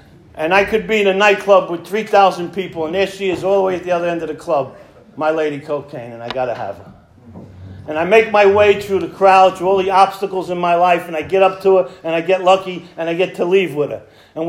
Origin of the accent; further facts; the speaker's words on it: Bronx, New York, United States; I'm born and raised in the Bronx in New York, which is makes me a huge Yankee fan